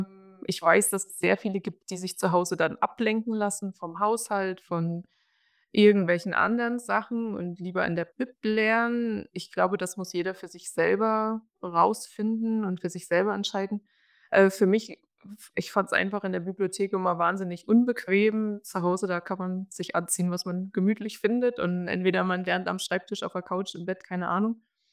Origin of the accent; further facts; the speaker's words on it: Jena, Thuringia, Germany; Ich stamme ja ursprünglich aus Jena, aus Thüringen.